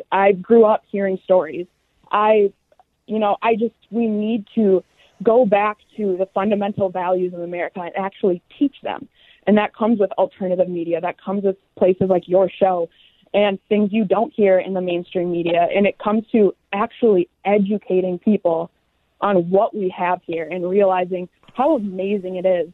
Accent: United States; I don't understand how it's privileged to be grateful for everything that I have as an American.

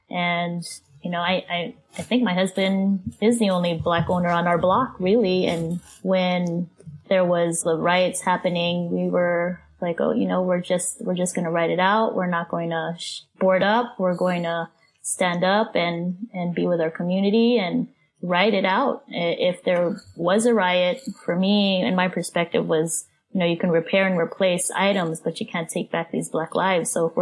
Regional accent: Philippines; And being Filipino, I always felt growing up that I didn't really have a place that I would always fit into.

